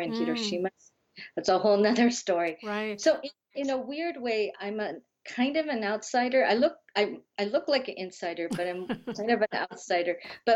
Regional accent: United States; born there; even though I was born here in America, I would have been in a camp.

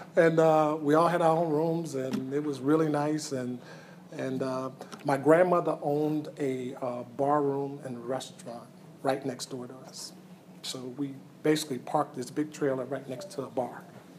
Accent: New Orleans, Louisiana, United States; born there; I was born in New Orleans, Louisiana. My parents actually met there, got married there.

